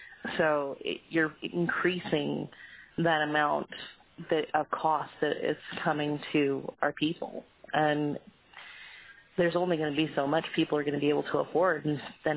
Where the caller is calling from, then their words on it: Hoonah, Alaska, United States; I'm calling from Hoona.